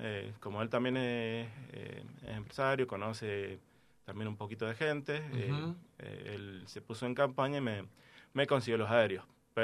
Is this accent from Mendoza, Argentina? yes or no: yes; Mendoza, Argentina; Exactamente, soy el único de Mendoza.